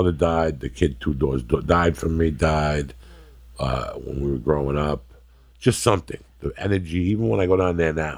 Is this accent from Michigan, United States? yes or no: no; North Bergen, New Jersey, United States; when the house I grew up in North Bergen, that house had ghosts in it, disgruntled ghosts.